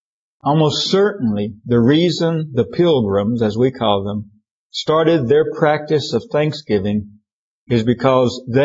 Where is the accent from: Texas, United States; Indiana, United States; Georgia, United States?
Texas, United States; Where I grew up in East Texas, we called them brush arbors